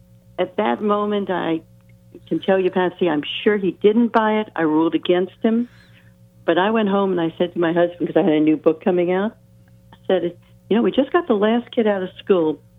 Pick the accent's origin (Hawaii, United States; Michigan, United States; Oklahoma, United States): Michigan, United States; Jackson; And I grew up in Jackson.